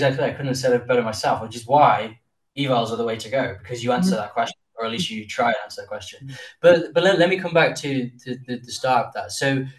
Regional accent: England, United Kingdom; of course I'm English

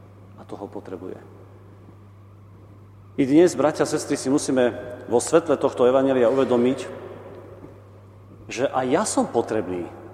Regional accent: Michalovce, Košice Region, Slovakia; A keďže pochádzam z Michaloviec, tak sa tu cítim ako doma.

